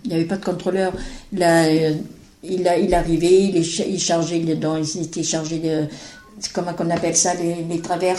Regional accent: Piégut, Nouvelle-Aquitaine, France; born there; Je suis née à Piégut et j'ai 89 ans.

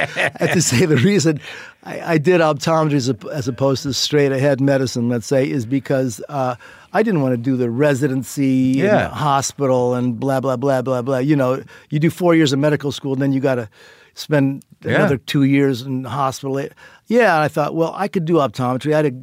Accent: Indiana, United States; So I needed to take my board examination, so I took Indiana board examination because my home state. I pretty much knew I didn't want to be living in Indiana, though

